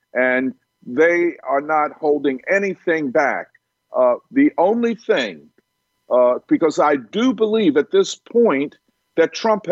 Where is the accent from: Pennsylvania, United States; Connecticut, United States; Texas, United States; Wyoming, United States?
Pennsylvania, United States; Philadelphia; Don, I always say I'm from Philadelphia. I know something about Pennsylvania.